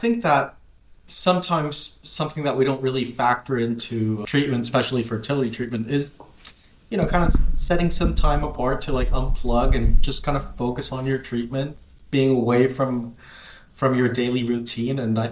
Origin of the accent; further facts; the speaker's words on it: California, United States; also born or lived in Mexico; now in Spain; So I was born in Mexico, grew up in the U.S. Did part of my medical training both in Mexico and in the U.S. in the state of California.